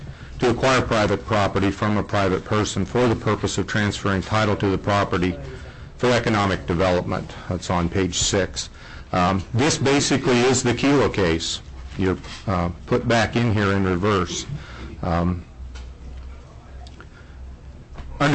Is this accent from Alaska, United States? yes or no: yes; Kenai, Alaska, United States; from Kenai.